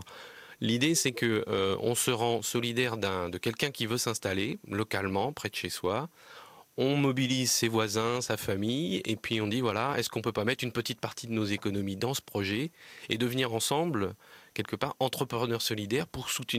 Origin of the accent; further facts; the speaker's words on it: Normandy, France; Oui, on peut citer aussi plus près de chez moi, puisque je suis originaire de Basse-Normandie.